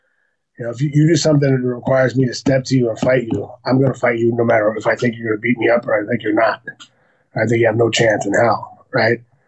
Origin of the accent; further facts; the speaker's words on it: Santa Barbara, California, United States; Born and raised in Santa Barbara.